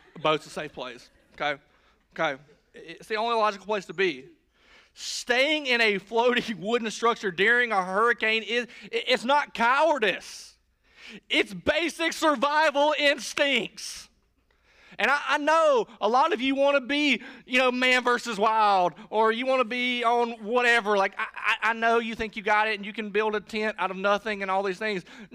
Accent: Woodruff, United States; I'm from Woodruff, so I don't know everything.

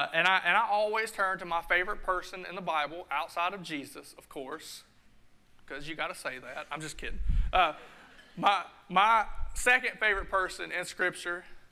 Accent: Woodruff, United States; I am from Woodruff.

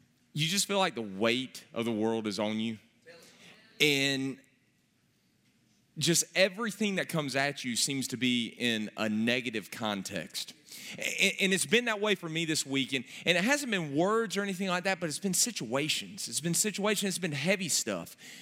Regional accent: Gaffney, South Carolina, United States; and I grew up together over in Gaffney.

